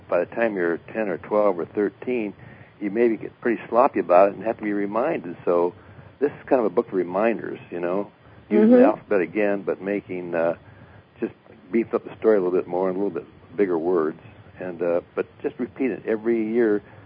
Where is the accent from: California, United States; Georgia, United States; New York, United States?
California, United States; Santa Barbara; I attempted to do that here in Santa Barbara, my hometown